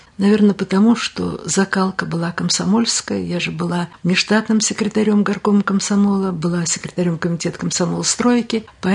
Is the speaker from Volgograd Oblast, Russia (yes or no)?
yes; Stalingrad, Volgograd Oblast, Russia; И мы вот из Сталинграда.